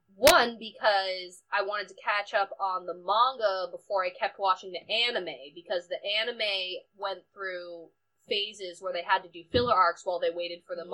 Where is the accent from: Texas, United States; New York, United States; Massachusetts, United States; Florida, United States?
Massachusetts, United States; I grew up on Cape Cod